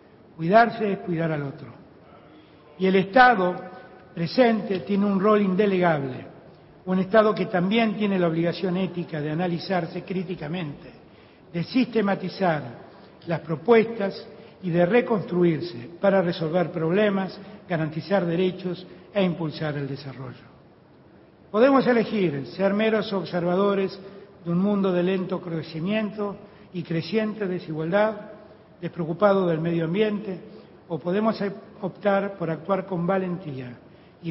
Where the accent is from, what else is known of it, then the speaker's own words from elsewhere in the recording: Argentina; Quiero ser recordado como un argentino que un día fue elegido como presidente y fue capaz de servir a su pueblo